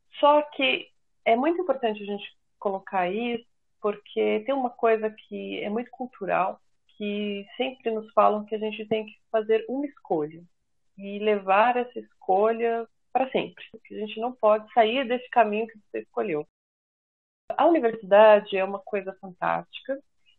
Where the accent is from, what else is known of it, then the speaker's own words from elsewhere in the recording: São Paulo, Brazil; also born or lived in São José do Rio Preto / Ribeirão Preto; tenho 42 anos, nasci em São Paulo, capital, mas por volta dos 12, 13 anos, eu fui morar no interior de São Paulo, na região de São José do Rio Preto.